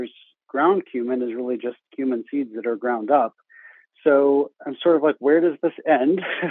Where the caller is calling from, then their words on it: Lost River, West Virginia, United States; I'm calling from Lost River, West Virginia.